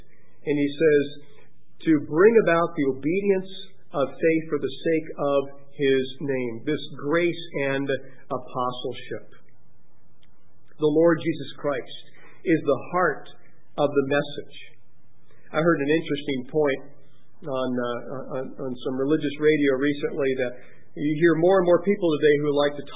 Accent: Gary, Indiana, United States; born there; I was born in Gary, Indiana.

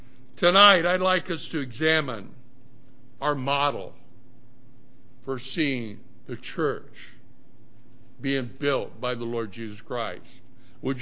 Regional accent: California, United States; We're from California. Our parents and brothers and sisters, they live out that way.

